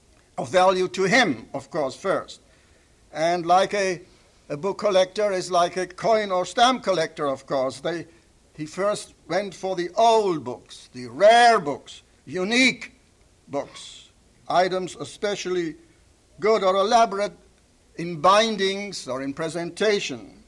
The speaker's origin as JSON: {"language": "English", "country": "Germany", "tie": "born or raised there", "said": "because I grew up with them in Germany during my school and university and college days."}